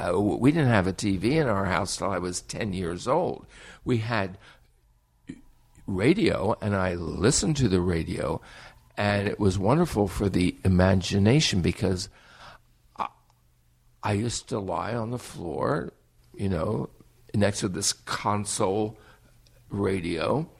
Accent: New Jersey, United States; now in San Francisco, United States; I am a Jersey boy

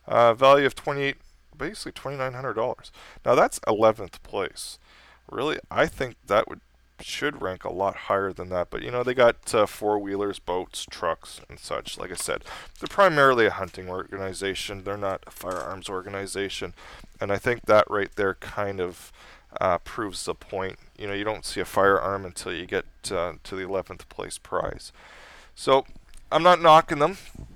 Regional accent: Canada; I'm a Canadian redneck on there. You know, I'm self-proclaimed redneck up here in Canada.

